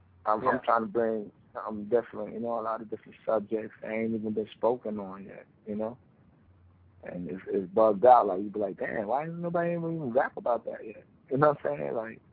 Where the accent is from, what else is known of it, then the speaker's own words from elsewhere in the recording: Brooklyn, New York, United States; But, you know, I'm from Brooklyn, so, you know, it's … you know what I mean … all them type of artists I really grew up on.